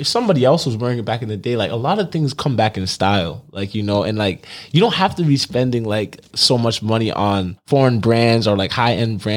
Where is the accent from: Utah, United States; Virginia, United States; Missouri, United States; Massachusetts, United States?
Massachusetts, United States; Boston; now in New York, United States; I'm from Boston originally.